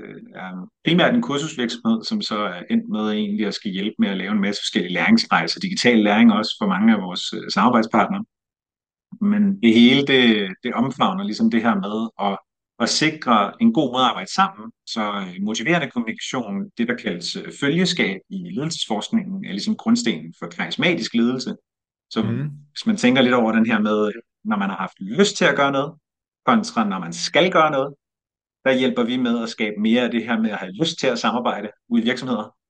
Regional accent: Køge, Zealand, Denmark; now in Copenhagen, Denmark; vi flyttede derfor til Køge, hvor jeg er opvokset siden lidt over et år gammel, og har brugt hele min ungdom nede i Køge.

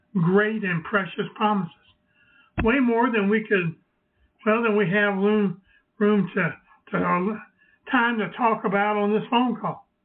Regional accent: the South, United States; accent: Southern; Sometimes they don't understand my Southern accent. Sometimes I don't understand their accent either.

